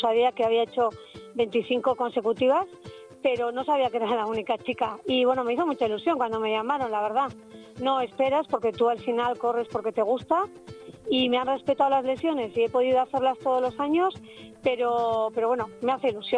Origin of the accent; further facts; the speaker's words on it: Andoain, Basque Country, Spain; justo en San Juanes, que eran fiestas de mi pueblo, de Anduin